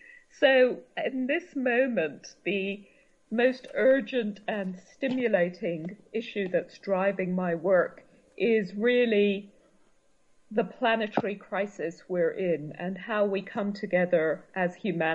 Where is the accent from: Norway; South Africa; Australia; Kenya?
Kenya; now in Oakland, United States; Well, I divide my time between Kenya, my home country, and Oakland, California.